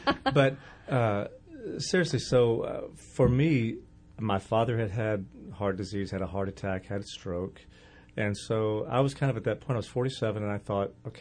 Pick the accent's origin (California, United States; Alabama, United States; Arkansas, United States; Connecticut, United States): Alabama, United States; I grew up in Alabama eating, meat all three meals.